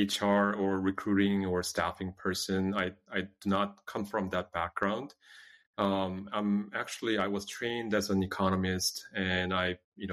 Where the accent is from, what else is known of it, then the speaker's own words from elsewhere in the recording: South Korea; English is a second language; now in United States; But I'm originally from South Korea. I came to the States in the early 90s by myself, didn't speak the language, didn't know anyone.